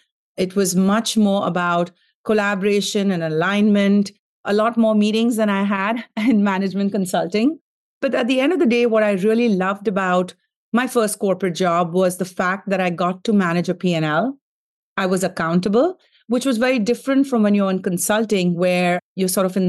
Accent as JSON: {"language": "English", "town": "Mumbai", "region": "Maharashtra", "country": "India", "tie": "born or raised there", "moved": "as an adult", "said": "I was born and raised in Mumbai, India. And I took my first international flight to Boston to study"}